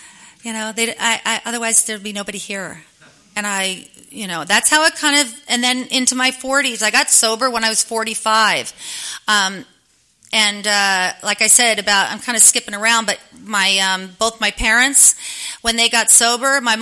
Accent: New York, United States; moved away; when we moved here from New York

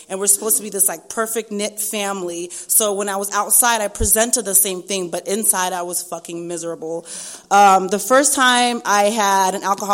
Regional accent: Zimbabwe; born there; I was born in Zimbabwe to a super strict African family, obviously Zimbabwe. My father was a pastor.

